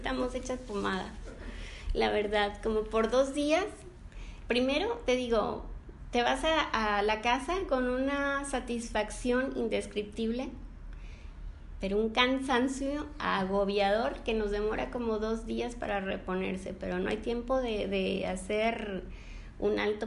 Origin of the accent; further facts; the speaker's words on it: Mexico; yo lo sé ahora porque soy mexicana